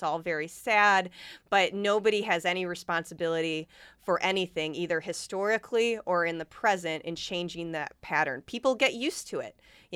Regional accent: St. Joseph, Michigan, United States; I grew up in St. Joseph, Michigan, which is across the river from Benton Harbor

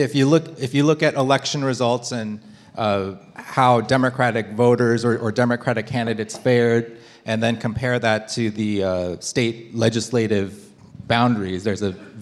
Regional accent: Maryland, United States; So my home state is Maryland, which is one of the states that's arguing this case before the Supreme Court.

